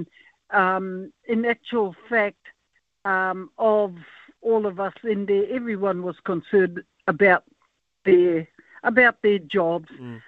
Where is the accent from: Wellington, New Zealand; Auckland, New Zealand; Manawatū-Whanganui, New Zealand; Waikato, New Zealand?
Auckland, New Zealand; Takapuna; I attended Takapuna Grammar, and then I was taken from Takapuna Grammar to Northcote College in these different homes that I was placed in.